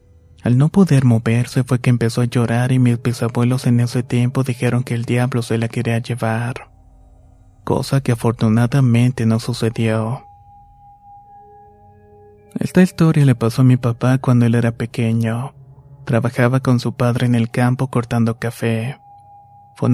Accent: Nicaragua; now in Guatemala; Soy de Nicaragua y me vine a vivir hace 5 años a Guatemala junto con mi madre, mi padrastro y mis hermanos.

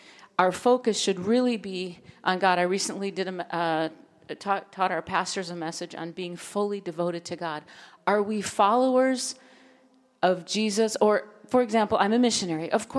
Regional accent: Minnesota, United States; I was born and raised in Minnesota. I got saved when I was 7 years old

